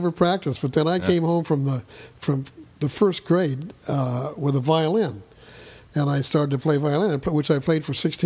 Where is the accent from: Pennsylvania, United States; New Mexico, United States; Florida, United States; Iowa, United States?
Iowa, United States; Des Moines; I'm from Des Moines, Iowa.